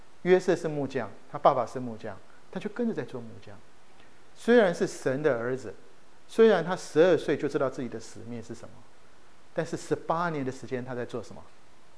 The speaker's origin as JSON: {"language": "Chinese", "country": "Japan", "tie": "born or raised there", "said": "我在日本长大，我就觉得日本很有趣"}